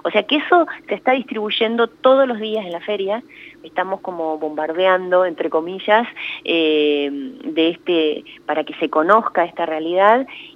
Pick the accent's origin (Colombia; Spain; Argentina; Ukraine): Argentina; a ver de por qué somos así los argentinos